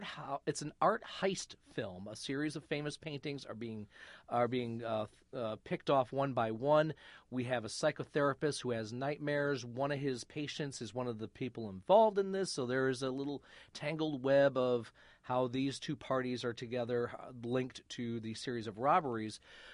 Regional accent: Flint, Michigan, United States; We had in my hometown of Flint, Michigan, we had the Dort.

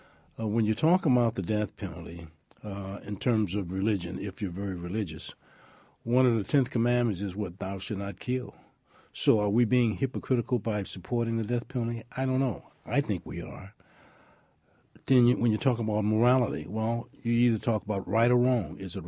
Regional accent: East Chicago, Indiana, United States; even though I'm from East Chicago, but it's right next to Gary and everything.

